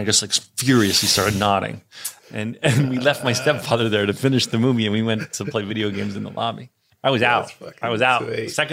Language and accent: English; New Jersey, United States; So I grew up in North Jersey, about 45 minutes outside of Manhattan